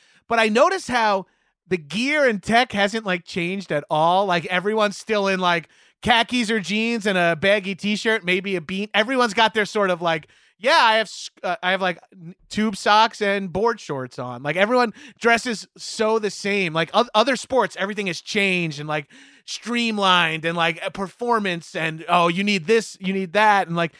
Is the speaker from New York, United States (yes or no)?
yes; New York, United States; Like, we had Alical Cruz Surf Shop in my hometown on Long Island.